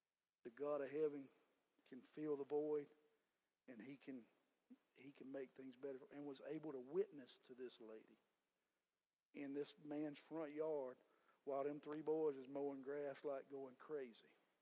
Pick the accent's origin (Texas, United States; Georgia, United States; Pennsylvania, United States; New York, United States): Georgia, United States; I'm from Southwest Georgia.